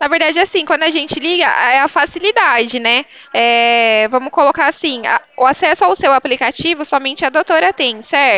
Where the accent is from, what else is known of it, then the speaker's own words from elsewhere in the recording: Rio Claro, São Paulo, Brazil; Claro. Rio Claro